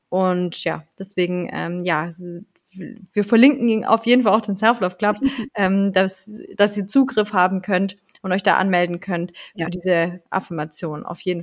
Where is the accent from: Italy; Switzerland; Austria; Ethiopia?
Italy; ich bin Italienerin.